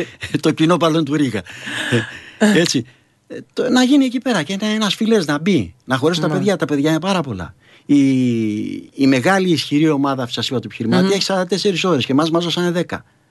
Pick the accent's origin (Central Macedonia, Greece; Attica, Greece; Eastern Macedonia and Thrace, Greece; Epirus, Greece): Attica, Greece; Athens; είμαι από τον Κολονό, τη γενέτρια του Σοφοκλή.